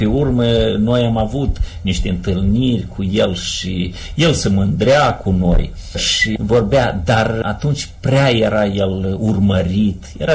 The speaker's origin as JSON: {"language": "Romanian", "town": "Corlăteni", "region": "Rîșcani District", "country": "Moldova", "tie": "born there", "said": "Satul meu de Baștere, în Corlăteni."}